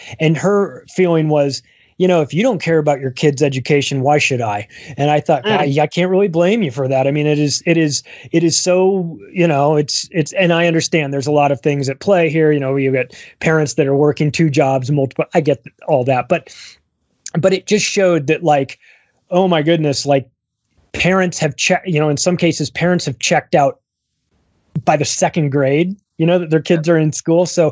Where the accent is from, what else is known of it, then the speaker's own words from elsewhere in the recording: California, United States; I am from California, went through, you know, school in California, high school, college, and all of that.